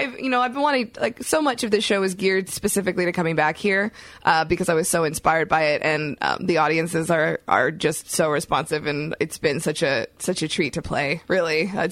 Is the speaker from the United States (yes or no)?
no; Canada; As a Canadian who likes to say it a lot in a nice way.